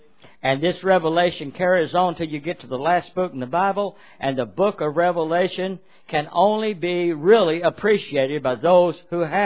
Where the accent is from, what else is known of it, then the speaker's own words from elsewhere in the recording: the South, United States; I was raised in the South, and there was hatred being manifested.